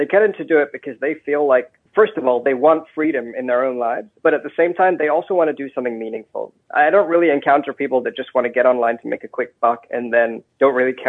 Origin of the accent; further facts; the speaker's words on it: United Kingdom; born there; But I'm born in the UK.